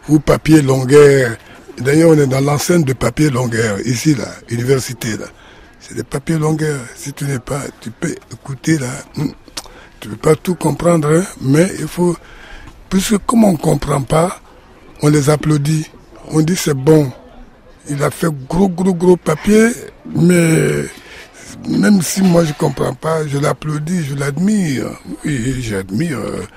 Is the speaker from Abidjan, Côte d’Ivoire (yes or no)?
no; Abengourou, Comoé, Côte d’Ivoire; comme on dit chez nous, de ma ville natale de l'Indénié à Ben Gourou